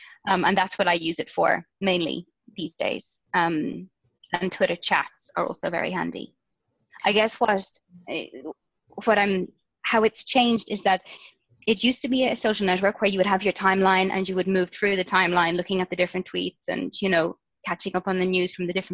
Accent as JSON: {"language": "English", "country": "Ireland", "tie": "born there", "said": "I was born in Ireland in the 80s, and there wasn't a lot of entrepreneurial spirit in Ireland at that time."}